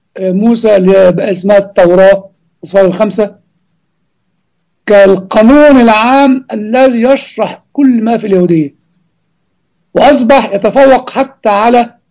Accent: Egypt; الثلاث رسائل دي لم تدرس بعد دراسة لاهوتية جيدة عندنا في مصر

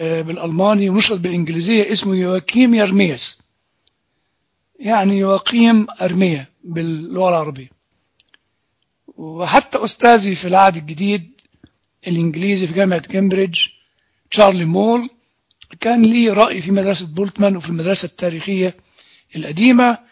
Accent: Egypt; وإحنا يعني كمصريين وأولاد الكنيسة أم الشهداء

